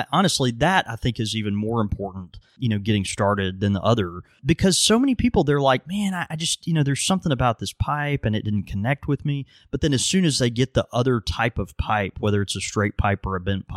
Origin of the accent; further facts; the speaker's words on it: Mississippi, United States; I am from Mississippi, so math doesn't come naturally.